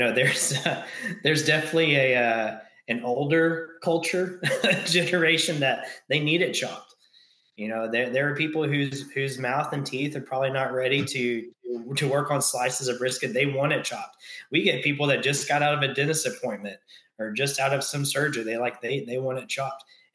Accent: Hemphill, Texas, United States; I grew up in Hemphill and I graduated with, you know, 76 other people.

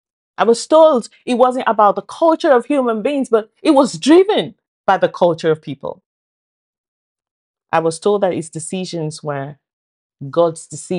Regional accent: Nigeria; I grew up in Nigeria. And I tell you, we're quite religious where I am from. I lived a life of church, home, church, home.

